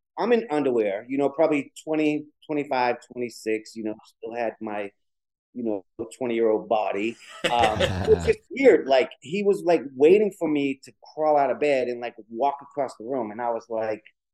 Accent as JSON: {"language": "English", "town": "Boston", "region": "Massachusetts", "country": "United States", "tie": "born or raised there", "said": "But no, we just did a lot of houses in the neighborhood we grew up in Boston."}